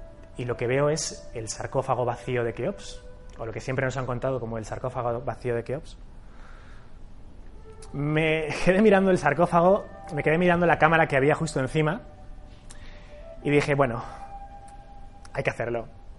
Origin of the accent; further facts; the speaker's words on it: Zaragoza, Aragon, Spain; Bueno, yo soy de Zaragoza, soy muy cabezón